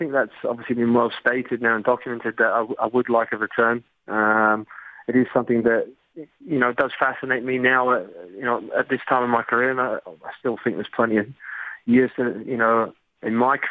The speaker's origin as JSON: {"language": "English", "town": "Melbourne", "region": "Victoria", "country": "Australia", "said": "I'm from Melbourne originally, but, you know, the whole of Australia is, you know, a fantastic place, and it would just be nice to come home"}